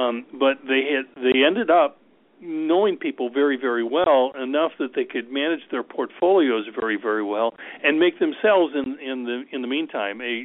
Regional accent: Wisconsin, United States; being here and growing up in Wisconsin, going to high school and college in Wisconsin

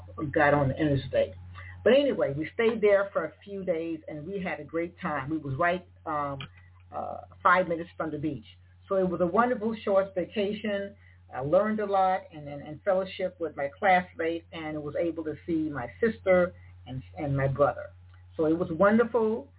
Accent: South Carolina, United States; and I'm from South Carolina, where I am 45 minutes away from Charleston.

